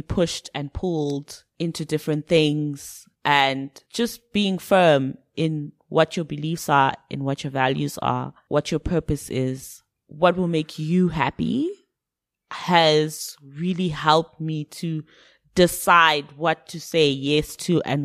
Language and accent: English; Zimbabwe; when I was growing up in Zim, I listened to a lot of UK music.